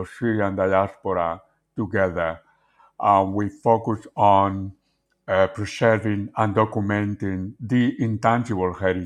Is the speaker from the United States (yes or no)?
no; Spain; now in London, United Kingdom; I'm originally from Spain.